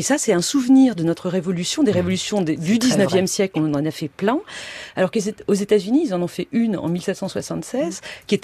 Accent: France; C'est comme si chez nous, en France

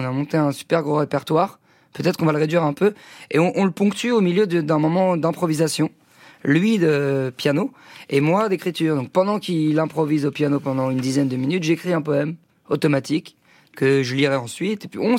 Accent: Paris, Île-de-France, France; créer au cœur de la ville un cabinet à Paris, parce que je suis parisien.

